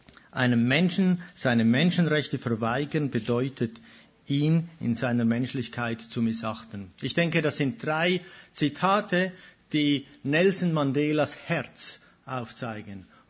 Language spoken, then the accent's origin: German; Switzerland; Ich bin Schweizer, also hin und wieder kommt da grammatikalisch etwas Interessantes raus.